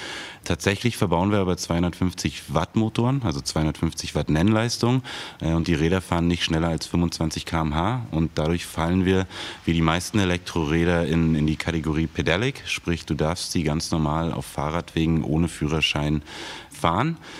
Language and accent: German; Berlin, Germany; Also ich bin Berliner.